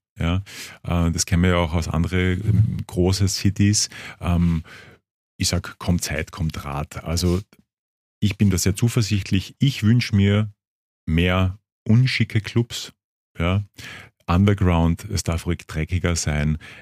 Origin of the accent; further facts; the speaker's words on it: Klagenfurt, Carinthia, Austria; Ich komme aus Kärnten, aus Klagenfurt, auch teilweise Bauernfamilie.